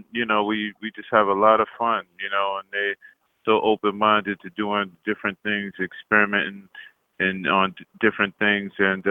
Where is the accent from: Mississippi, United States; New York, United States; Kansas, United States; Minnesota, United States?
New York, United States; New York City; Well, I grew up in New York City, which is, you know, New York City is an eclectic city